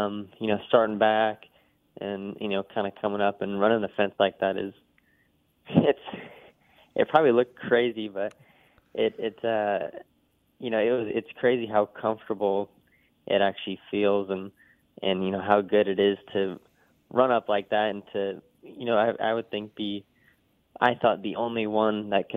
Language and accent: English; California, United States; growing up in California, you know, I always went to the Gold Cup for a while and always stayed the whole week.